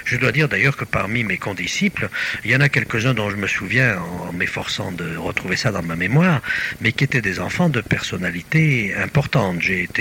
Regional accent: Marseille, Provence-Alpes-Côte d'Azur, France; born there; je suis né à Marseille, rue des Bons Enfants, le 2 avril 1922.

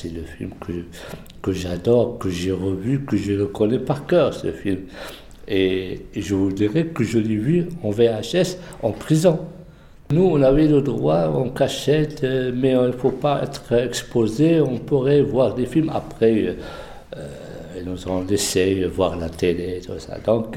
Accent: Morocco; chez nous au Maroc, c'est presque chacun pour soi.

